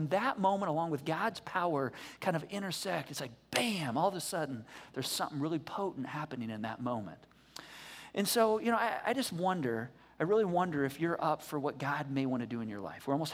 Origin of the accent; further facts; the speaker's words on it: Michigan, United States; I grew up with snowmobiles in Michigan.